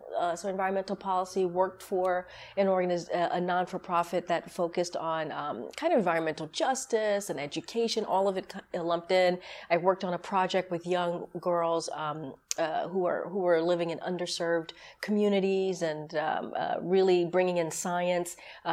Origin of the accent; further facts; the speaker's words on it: New York, United States; And I grew up in New York, and that was the thinking when I was in my young years.